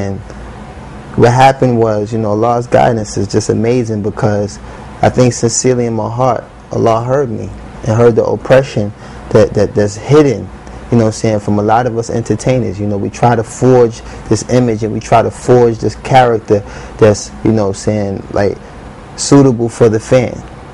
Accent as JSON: {"language": "English", "town": "New York City", "region": "New York", "country": "United States", "said": "You know, I come from New York City. Everything's 24 hours."}